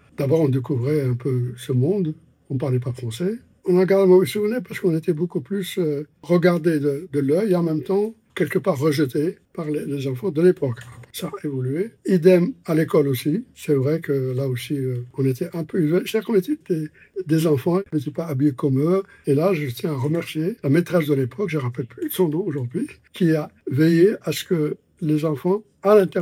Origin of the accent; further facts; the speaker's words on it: M'Sila, M'Sila Province, Algeria; Je suis originaire de Msila, dans la région de Sétif, et j'ai 86 ans.